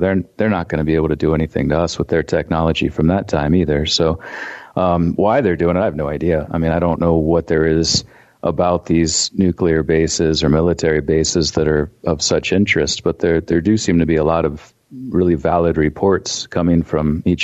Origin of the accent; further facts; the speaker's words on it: Ohio, United States; now in Montana, United States; I don't really remember much growing up in Ohio. I've been out here for 10 years